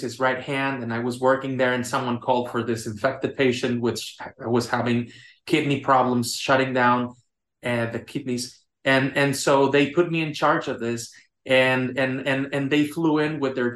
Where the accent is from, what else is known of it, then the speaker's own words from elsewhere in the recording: Tijuana, Baja California, Mexico; I come from a tough town of Tijuana. I grew up in Tijuana